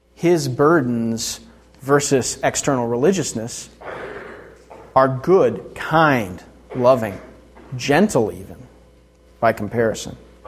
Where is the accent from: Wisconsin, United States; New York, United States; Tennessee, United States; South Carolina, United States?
South Carolina, United States; as some of you know, I grew up in South Carolina.